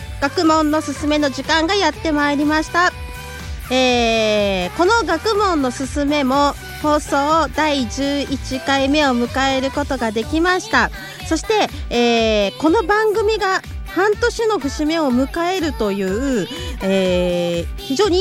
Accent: Suzuka, Mie, Japan; 私三重県鈴鹿市出身なんですけど、

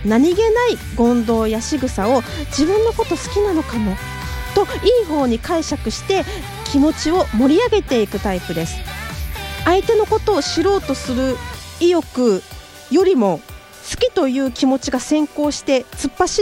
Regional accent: Mie, Japan; 私三重県出身なんで

